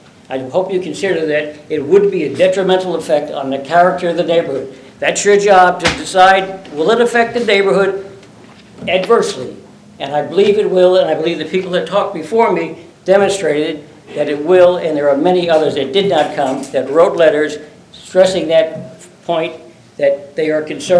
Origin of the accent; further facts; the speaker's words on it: Queens, New York, United States; also born or lived in Brooklyn; Unlike our friend back there from New York, I'm also from New York. I was born in Brooklyn and raised in Queens.